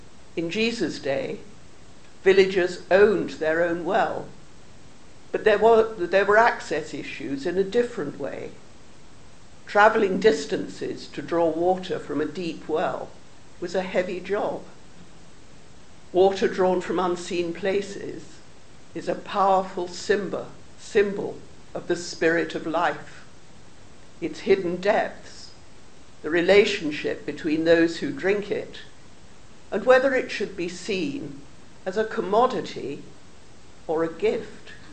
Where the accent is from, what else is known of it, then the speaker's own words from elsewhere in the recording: United Kingdom; We are typically British. We don't often share our excitement.